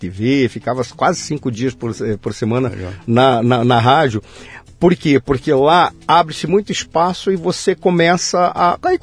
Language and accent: Portuguese; Manaus, Amazonas, Brazil; also born or lived in Rio Grande do Sul; Manaus, só, amazonense. Mas meus irmãos brincam dizendo que eu sou cabocucho, ou seja, porque caboclo é do Amazonas